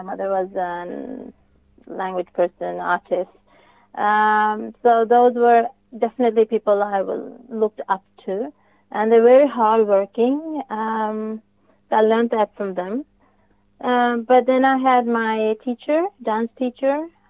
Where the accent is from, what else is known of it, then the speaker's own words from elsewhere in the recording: India; even growing up in India, or the mindset of people living outside of India.